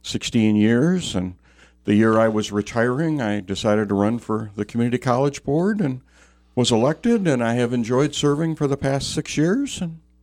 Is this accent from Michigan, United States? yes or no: yes; Port Huron, Michigan, United States; I was born and raised in Port Huron. I am actually an SC4 graduate, graduating in 1976.